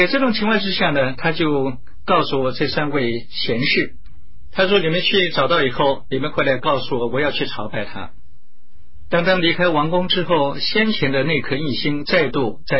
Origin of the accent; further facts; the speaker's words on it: China; 这如同我们中国人所说的左右丞相啊。